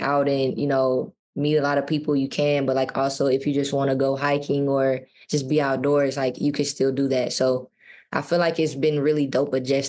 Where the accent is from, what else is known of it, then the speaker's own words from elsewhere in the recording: Mississippi, United States; well, I'm from Mississippi, obviously, so there's a lot of grass there.